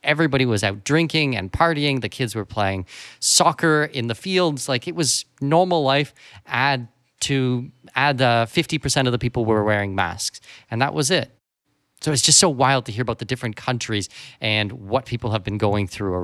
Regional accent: Canada; I'm from Canada.

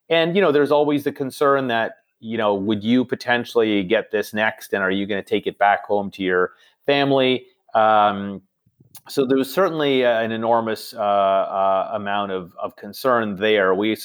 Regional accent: Toronto, Ontario, Canada; And I'm originally from Toronto. I did my medical school training here

